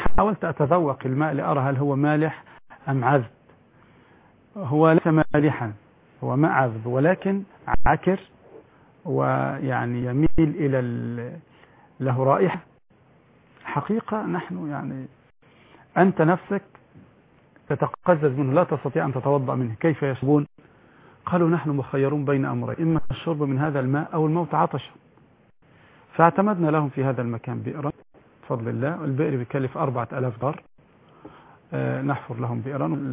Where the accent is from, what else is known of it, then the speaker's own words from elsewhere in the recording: Egypt; طرمبة اللي نسميها عندنا في مصر طرمبة